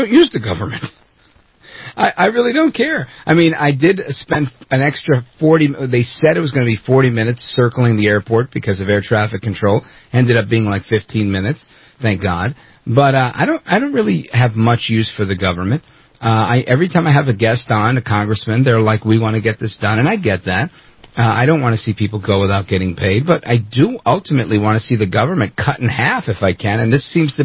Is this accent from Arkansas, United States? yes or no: no; Brooklyn, New York, United States; born there; I was born in Brooklyn, New York. It's not communist.